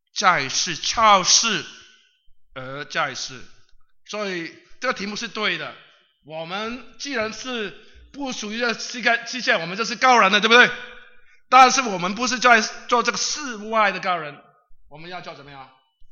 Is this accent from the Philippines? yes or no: no; Hong Kong; 在我来自的地方香港